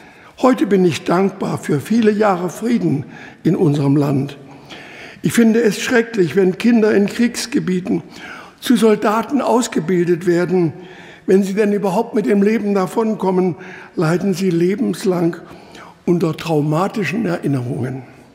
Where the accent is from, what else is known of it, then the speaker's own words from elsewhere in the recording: Kassel, Hesse, Germany; Ja, ich bin in Kassel geboren und aufgewachsen.